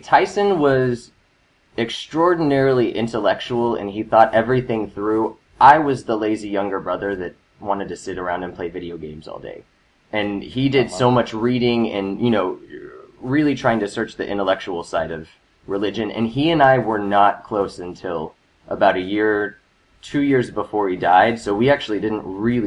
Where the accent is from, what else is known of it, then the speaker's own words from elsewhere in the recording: Dallas, Texas, United States; Dallas, Texas.